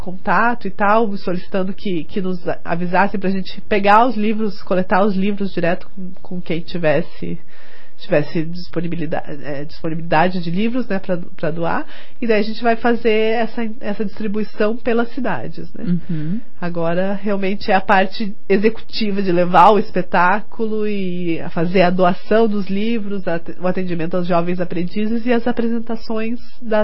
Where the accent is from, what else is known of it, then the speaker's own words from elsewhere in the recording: Brazil; a gente é brasileiro, a gente insiste